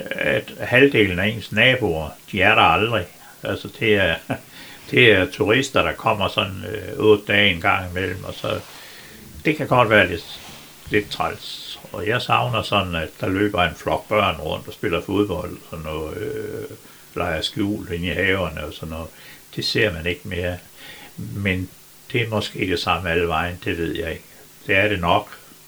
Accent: Holbæk, Zealand, Denmark; selv min hjemby i Holbæk, ikke?

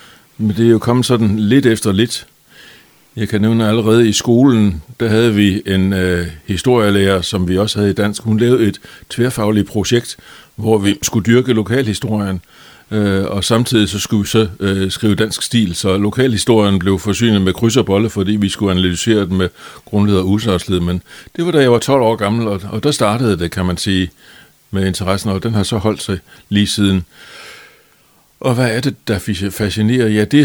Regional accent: Vejle, Region of Southern Denmark, Denmark; born there; Jeg har ikke boet i Vejle. Jeg er født på sygehuset i Vejle.

